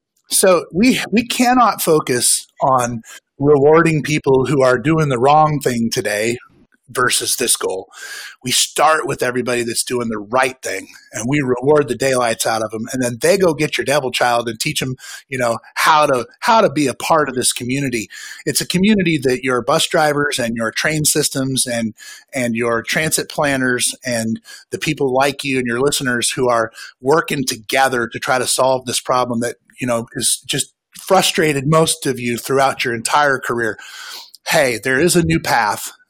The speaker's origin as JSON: {"language": "English", "town": "Eugene", "region": "Oregon", "country": "United States", "tie": "born or raised there", "said": "And I grew up in Eugene, Oregon, which means I legit hug trees."}